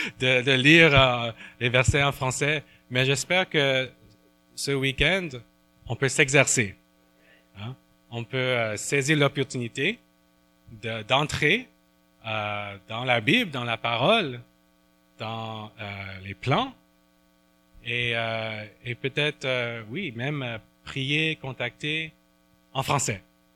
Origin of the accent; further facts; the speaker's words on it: Montreal, Quebec, Canada; Vous savez, Alan et moi, on a grandi ici à Montréal